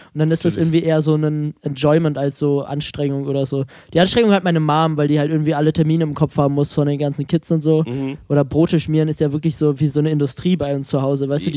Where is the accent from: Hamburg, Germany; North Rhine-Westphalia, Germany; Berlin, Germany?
North Rhine-Westphalia, Germany; Euskirchen; Ich komme aus Euskirchen.